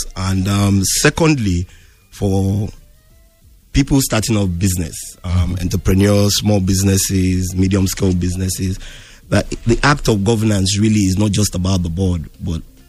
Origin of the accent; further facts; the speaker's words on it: Nigeria; Where am I from? I'm from Nigeria.